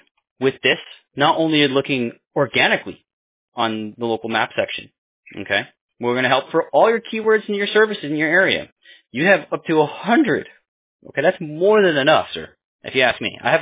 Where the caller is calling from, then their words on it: Pennsylvania, United States; Me personally, I'm in Pennsylvania, sir. I'm on the East Coast.